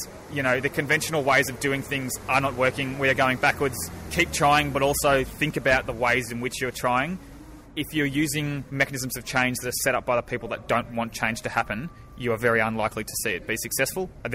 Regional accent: Melbourne, Victoria, Australia; So I'm from Melbourne myself.

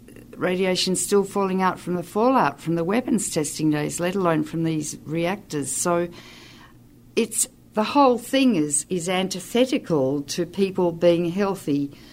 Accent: Australia; I come from Australia, where 40% of the world's uranium resides

